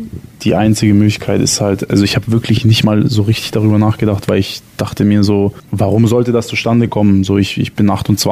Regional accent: Ulm, Baden-Württemberg, Germany; Ich bin ja aus Ulm, ich wollte nie aus Ulm weg.

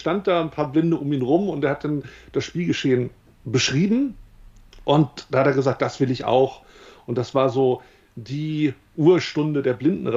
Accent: Wolfsburg, Lower Saxony, Germany; ich bin in Wolfsburg geboren, bin dort aufgewachsen

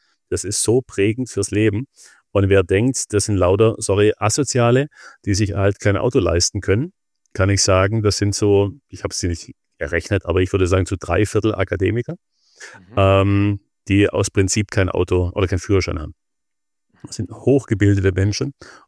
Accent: Friedrichshafen, Baden-Württemberg, Germany; von Bad Friedrichshafen, wo ich herkomme, nach Berlin hoch

